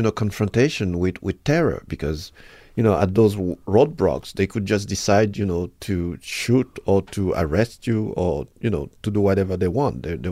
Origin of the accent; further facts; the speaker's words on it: Haiti; English is a second language; I'm Haitian. I'm born in Haiti. My parents left to go work in the Congo.